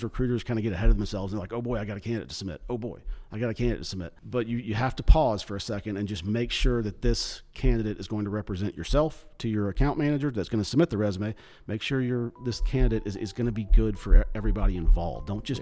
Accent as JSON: {"language": "English", "town": "Hoover", "region": "Alabama", "country": "United States", "tie": "born or raised there", "said": "So I'm born and raised in Hoover."}